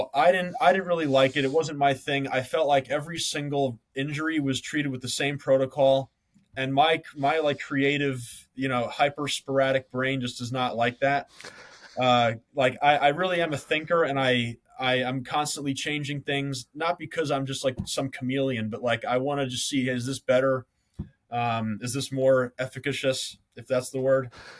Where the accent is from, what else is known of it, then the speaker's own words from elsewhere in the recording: New Jersey, United States; I was an aide at a facility in my hometown in New Jersey.